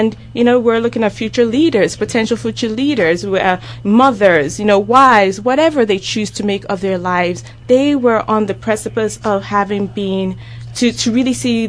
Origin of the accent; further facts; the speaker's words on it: Lagos, Nigeria; moved away as an adult; now in United States; I'm a Nigerian citizen, and I was born and raised in Lagos, Nigeria. And so then I came to the United States for my undergraduate education at Howard University.